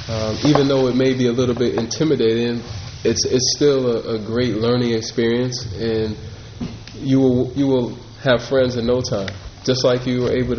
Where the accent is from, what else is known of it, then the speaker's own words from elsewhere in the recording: Schenectady, New York, United States; Well, since I was born and raised in Schenectady, it really felt great